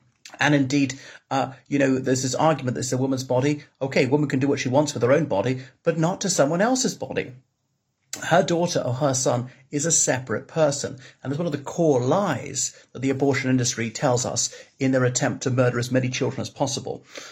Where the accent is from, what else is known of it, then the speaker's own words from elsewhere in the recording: Ireland; from Ireland.